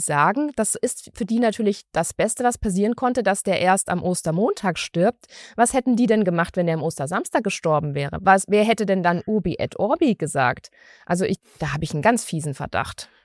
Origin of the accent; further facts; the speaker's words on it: West Germany, Germany; ich komme aus Westdeutschland. Selbstverständlich war ich in der Kirche. Aber ich bin auch ausgetreten.